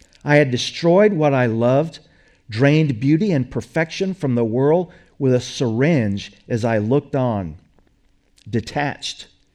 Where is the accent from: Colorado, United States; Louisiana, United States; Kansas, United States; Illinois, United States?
Louisiana, United States; And as I grew up in Louisiana in the early 1960s, at the age of 14, I suddenly found myself surrounded by coyotes.